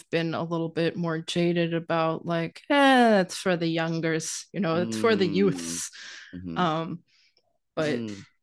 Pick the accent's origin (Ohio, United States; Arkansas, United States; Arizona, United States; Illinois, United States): Ohio, United States; as like a little queer kid growing up in Ohio, where it's like, wow, the Rocky Horror Picture Show, this is wild.